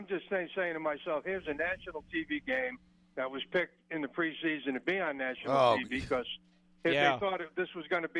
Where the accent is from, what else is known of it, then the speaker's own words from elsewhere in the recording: New York, United States; now in Florida, United States; I live in Florida, and I grew up in New York.